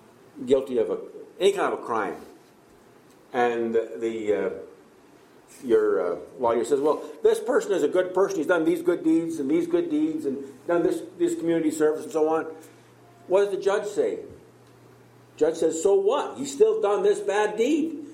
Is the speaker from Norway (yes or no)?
no; China; we come from China, very... communist, very atheistic nation.